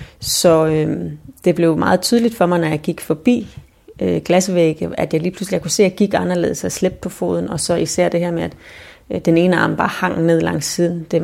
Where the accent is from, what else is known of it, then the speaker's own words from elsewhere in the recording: Odense, Region of Southern Denmark, Denmark; en gammel veninde i Odense, hvor jeg kommer fra